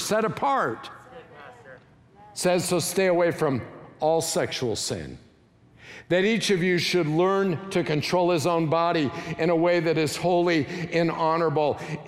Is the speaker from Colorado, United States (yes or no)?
yes; Colorado, United States; I'm from Colorado, and so over the course of my lifetime, I've climbed several 14ers.